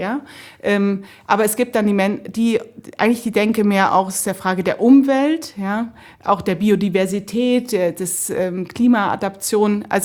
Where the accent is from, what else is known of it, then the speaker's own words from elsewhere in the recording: Munich, Bavaria, Germany; als Münchnerin, die ich bezeichne mich jetzt mal auch als Münchnerin